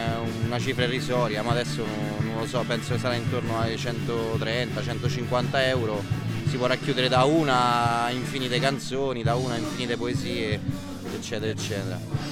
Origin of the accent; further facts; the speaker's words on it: Civita Castellana, Lazio, Italy; Allora, io sono di Città Castellana